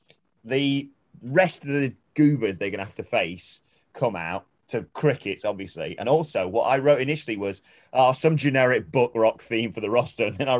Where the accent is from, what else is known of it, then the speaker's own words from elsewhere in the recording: New York, United States; I'm from New York, and listening to y'all has got me saying bloke and other UK terms.